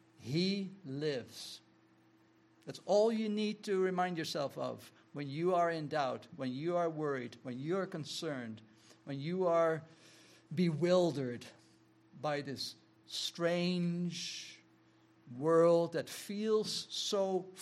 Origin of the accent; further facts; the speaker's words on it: Netherlands; I'm thankful that I was raised in the Netherlands.